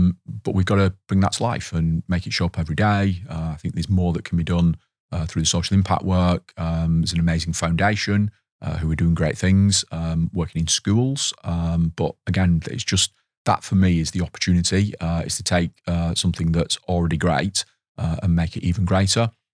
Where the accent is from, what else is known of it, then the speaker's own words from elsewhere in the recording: Leigh, North West England, United Kingdom; in 2023 when my hometown team, Lee, went to Wembley